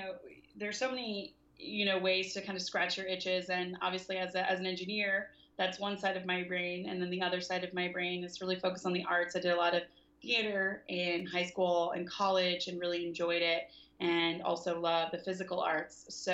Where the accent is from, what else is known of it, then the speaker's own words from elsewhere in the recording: Southern United States, United States; I'm not from the West Coast. I'm from the South.